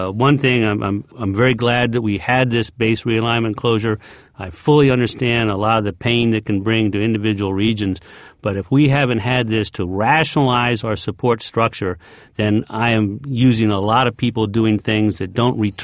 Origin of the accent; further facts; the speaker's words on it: Baltimore, Maryland, United States; I grew up in Baltimore, Maryland